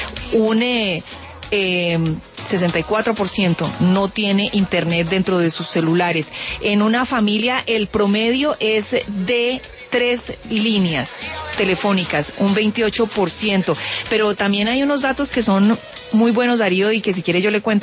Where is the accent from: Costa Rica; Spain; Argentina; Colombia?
Colombia; cuáles son nuestros hábitos como colombianos frente a los celulares